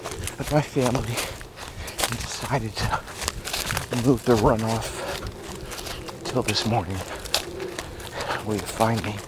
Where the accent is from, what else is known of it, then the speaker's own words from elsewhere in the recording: New Jersey, United States; it tends to make it feel a little less like the traditional Christmas holiday spirit that I grew up with up in New Jersey.